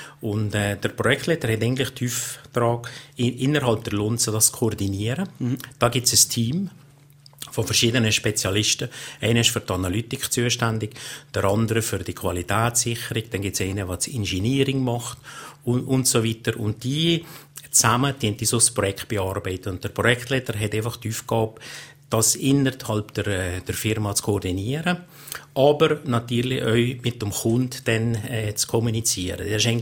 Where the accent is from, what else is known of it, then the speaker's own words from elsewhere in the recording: Valais, Switzerland; ich als Walliser, wo man gewohnt ist mit den Bergen, habe wirklich ein Problem gehabt, mich zu orientieren.